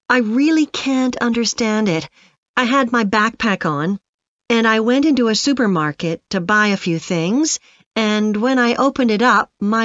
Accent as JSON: {"language": "English", "country": "Canada", "said": "No, I'm actually Canadian, though my mother was British"}